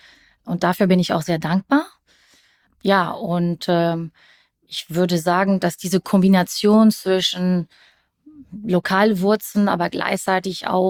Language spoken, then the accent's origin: German; Bonn, North Rhine-Westphalia, Germany; accent: French; first language French; German is a second language; Vielleicht kann man auch meinen kleinen französischen Akzent hören. Ich bin ja eigentlich Muttersprache Französisch.